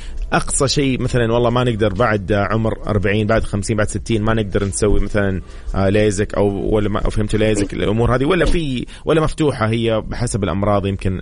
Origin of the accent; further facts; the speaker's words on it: Saudi Arabia; الشهر المهم لنا نحن كسعوديين